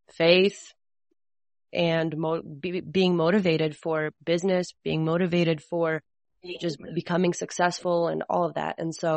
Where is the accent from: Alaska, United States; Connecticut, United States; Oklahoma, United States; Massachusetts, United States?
Alaska, United States; also born or lived in Russia / Washington State; I was born in Russia and I moved to the United States when I was really little and to Washington State, and then I moved to Alaska. I lived there for most of my life, grew up in Alaska.